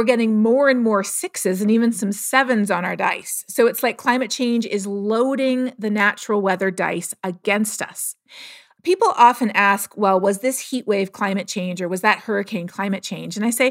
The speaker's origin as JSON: {"language": "English", "town": "Toronto", "region": "Ontario", "country": "Canada", "tie": "born or raised there", "said": "So, you know, I grew up in Toronto and our house didn't have air conditioning."}